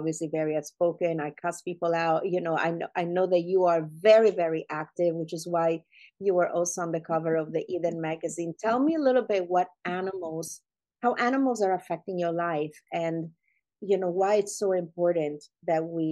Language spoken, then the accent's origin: English; Italy; now in United States; I come from Italy and I grew up in communist Italy. And I saw the effects that it had. That's why I moved to America, right?